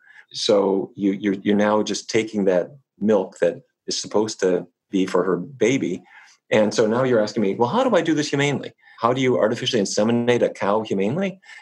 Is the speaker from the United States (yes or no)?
yes; Fargo, North Dakota, United States; By point of disclaimer, I grew up in Fargo, North Dakota.